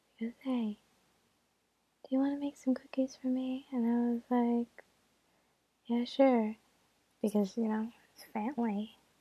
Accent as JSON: {"language": "English", "country": "United States", "said": "I am a American"}